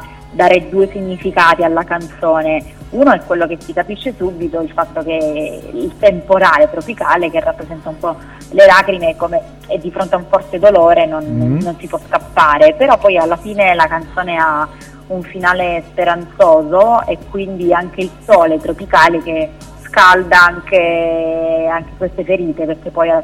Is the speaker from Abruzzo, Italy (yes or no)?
yes; Abruzzo, Italy; Ok, allora intanto vengo dall'Abruzzo, ho iniziato a cantare da piccolina